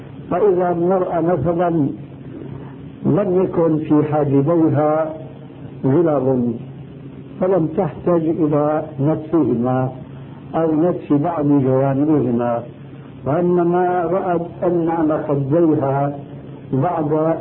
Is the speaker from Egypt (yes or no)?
no; Syria; وفي كثير من البلاد عندنا في سوريا